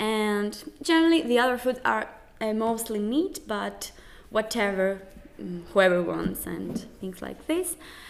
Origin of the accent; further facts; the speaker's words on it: Athens, Attica, Greece; For example, I am from Athens